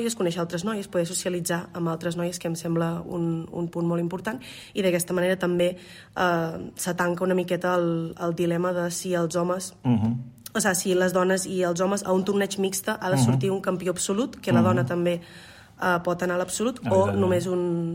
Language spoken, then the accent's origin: Catalan; Menorca, Balearic Islands, Spain; sóc de Balears, sóc de Menorca. Per tant, tota la meva etapa juvenil fins als 18 anys la vaig passar a Menorca